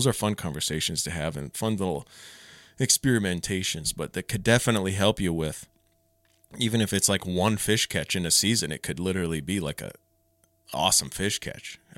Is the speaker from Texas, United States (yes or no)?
no; Minnesota, United States; Like I've pulled a lot of big minnows back in where I grew up in Minnesota.